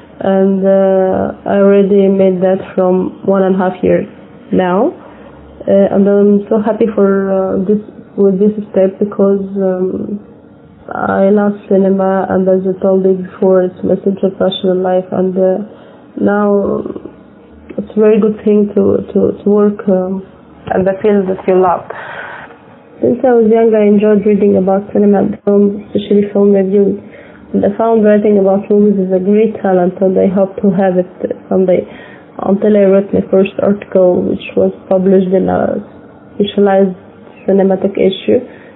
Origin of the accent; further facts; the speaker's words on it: Egypt; English is a second language; I am from Egypt.